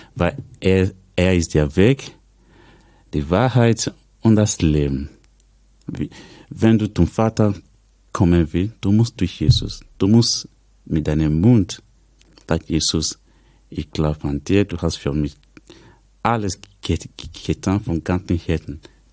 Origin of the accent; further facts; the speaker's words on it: Nigeria; German is a second language; Bei uns in Nigeria, wenn ich nichts zu tun habe in meiner Freizeit, ich gehe raus mit der Bibel, ich gehe auf die Straße